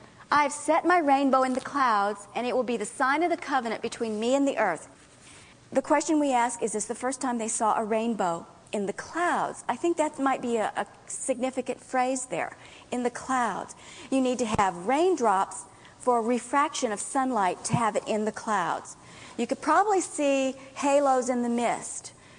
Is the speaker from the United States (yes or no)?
yes; Louisiana, United States; I'm from Louisiana, and we have floodgates along the Mississippi River to keep it from flowing away from Baton Rouge and New Orleans and going down into central Louisiana.